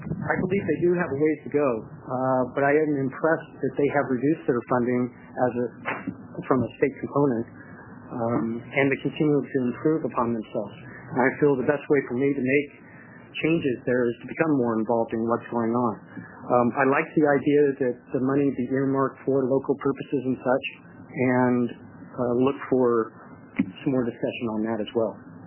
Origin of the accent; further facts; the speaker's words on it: Beaverton, Oregon, United States; I'm from Beaverton.